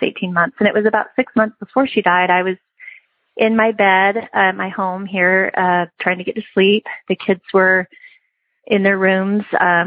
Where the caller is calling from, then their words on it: Idaho, United States; I'm calling from Idaho.